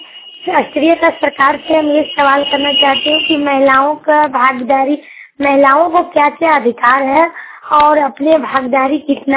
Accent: Ghurmunda, Jharkhand, India; मैं घुरमुंडा गांव से हूँ, जयनगर प्रखंड से और कोडरमा डिस्ट्रिक्ट से।

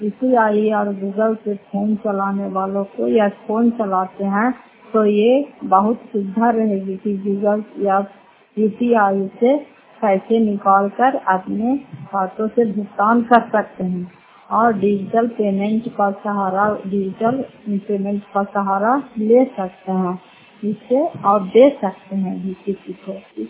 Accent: Fatehpur, Bihar, India

